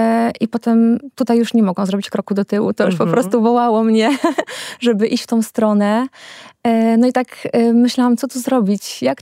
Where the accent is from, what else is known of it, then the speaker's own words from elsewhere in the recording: Świętokrzyskie Voivodeship, Poland; moved away as an adult; now in Lublin, Poland; przeprowadziłam się do Lublina, już mieszkałam w Lublinie, bo nie jestem też stąd, przyjechałam tutaj na studia. W naturze czułam się zawsze dobrze, pochodzę z Gór Świętokrzyskich. Z mojego okna widać Góry Świętokrzyskie i na horyzoncie las.